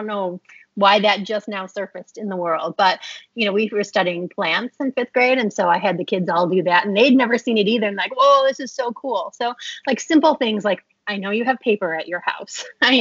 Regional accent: Waukegan, Illinois, United States; I'm a Chicagoland native. I grew up in Waukegan. Went to Waukegan East High School. Go Bulldogs.

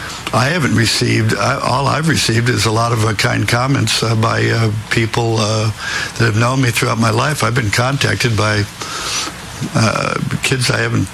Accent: Iowa, United States; I was raised in Iowa, and Eastern Iowa went 10% for Trump, and there were three issues.

